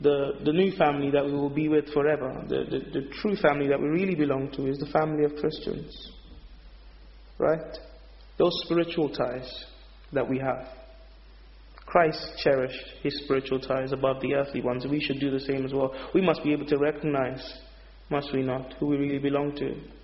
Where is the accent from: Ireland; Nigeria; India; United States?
Nigeria; a fellow Nigerian. I'm originally Nigerian.